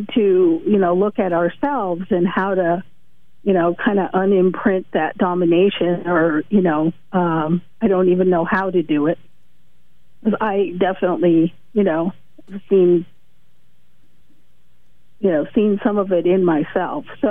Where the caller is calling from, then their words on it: Oregon, United States; Central Oregon.